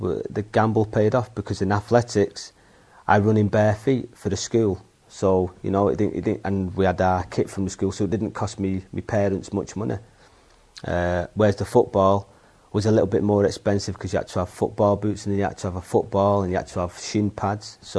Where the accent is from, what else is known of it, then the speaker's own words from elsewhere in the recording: Salford, North West England, United Kingdom; also born or lived in Manchester; I was brought up in a little city called Salford, which is within a city, if you can possibly understand that.